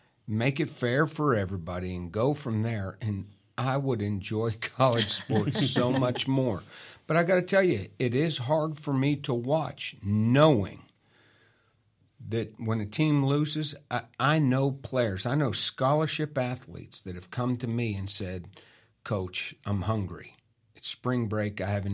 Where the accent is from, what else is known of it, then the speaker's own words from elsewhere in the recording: Pennsylvania, United States; I grew up outside Pittsburgh, and I've got feelings invested in Pitt basketball.